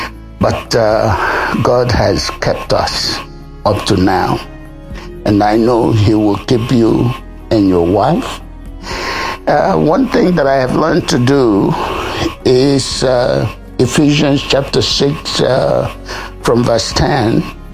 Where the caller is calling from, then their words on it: South Sudan; As usual, I'm calling in from South Sudan.